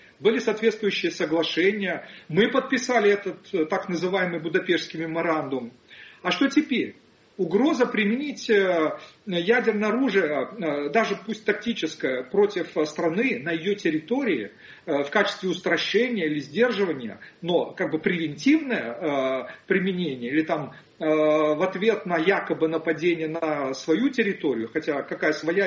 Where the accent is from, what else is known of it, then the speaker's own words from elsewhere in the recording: Kharkiv, Kharkiv Oblast, Ukraine; я выходец из Харькова, прожил там больше 20 лет